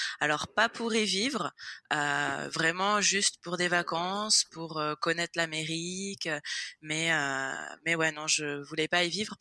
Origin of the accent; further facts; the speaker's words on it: Nice, Provence-Alpes-Côte d'Azur, France; moved away as an adult; now in United States; moi je suis niçoise, donc je suis née à Nice, j'ai vécu 25 ans à Nice et avant de partir en Floride, j'étais à Nice.